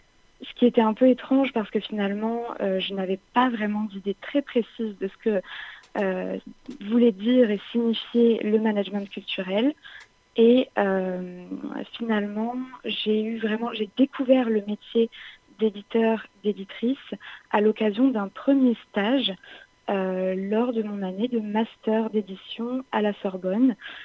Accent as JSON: {"language": "French", "town": "Nîmes", "region": "Occitanie", "country": "France", "lives_now": "Paris, France", "said": "Je suis originaire de Nîmes. J'ai eu la chance de faire des études dans mon lycée d'origine, au lycée Alphonse Daudet."}